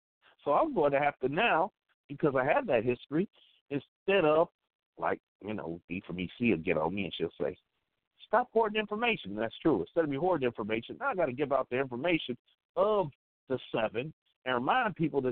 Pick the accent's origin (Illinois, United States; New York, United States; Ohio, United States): Ohio, United States; I'm from Northeast Ohio, where I really believe you have to at least know your history and see.